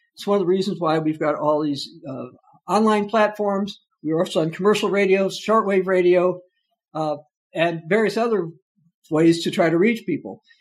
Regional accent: Philadelphia, Pennsylvania, United States; And now I mentioned about being a Philadelphian.

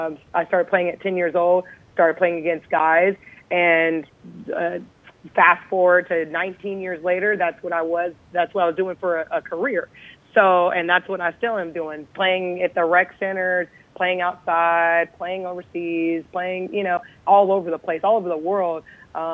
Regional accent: United States; I was born and raised in America, and there's so much opportunity here

